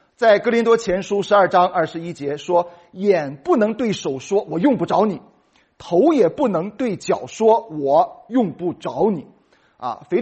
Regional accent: northern China, China; 所以亲爱的弟兄姊妹，我是一个北方人啊

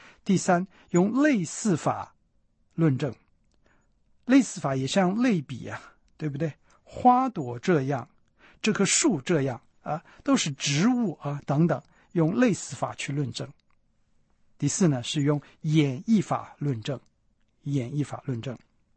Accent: China; 坦白说，我们中国人呢，在这方面是很进步的。

